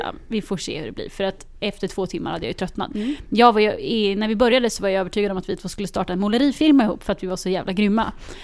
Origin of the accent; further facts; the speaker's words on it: Linköping, Östergötland, Sweden; Jag har varit hemma i Linköping där jag kommer ifrån.